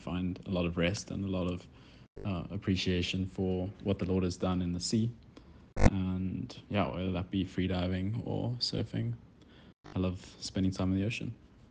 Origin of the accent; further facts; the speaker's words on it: Cape Town, Western Cape, South Africa; yeah, I grew up in Cape Town. Cape Town is home for me. We live in Musenberg, myself in Chamonix.